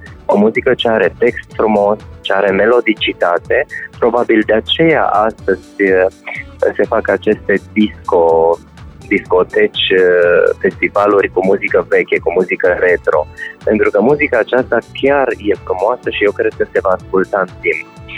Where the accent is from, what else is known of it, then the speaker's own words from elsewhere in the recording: Piatra Neamț, Neamț County, Romania; revăd copilăria mea la Piatra Neamț cu atâta dragoste